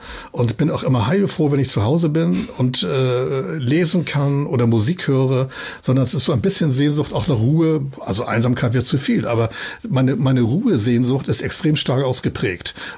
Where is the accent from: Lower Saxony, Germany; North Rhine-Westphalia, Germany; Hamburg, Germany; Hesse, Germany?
Hamburg, Germany; Das ist meine Heimat, auch wirklich gerne hier bin und hier lebe. Aber zu glauben, wir seien der Nabel der Welt und alle gucken nun, was sagen Hamburger dazu